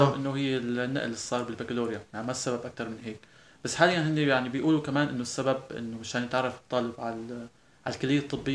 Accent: Syria; يعني ما بس موجودة عندنا بسوريا

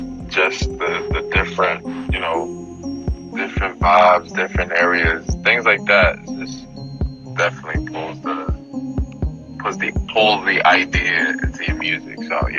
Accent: Bronx, New York, United States; BX, the Bronx, boogie down. You already know what it is, man.

